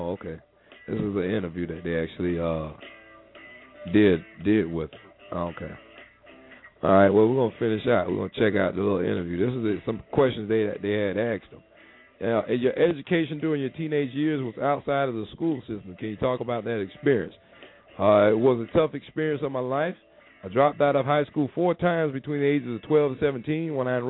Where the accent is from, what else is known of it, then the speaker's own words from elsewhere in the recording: Onitsha, Anambra, Nigeria; since there were no formally trained scientists in my hometown, the famous commercial city of Onitsha